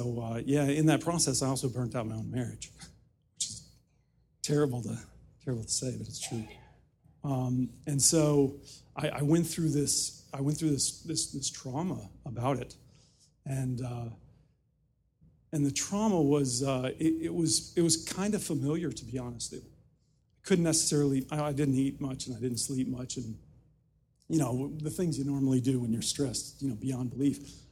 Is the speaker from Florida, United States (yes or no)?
no; Nashville, Tennessee, United States; Okay, so just by way of background, I grew up in Nashville, Tennessee. And this was well before Nashville was cool.